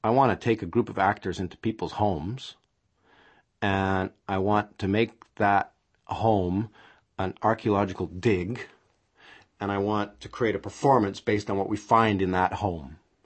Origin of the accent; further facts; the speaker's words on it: Calgary, Alberta, Canada; also born or lived in Toronto, Canada; I grew up in the West, in Calgary, but my theater school was in Toronto.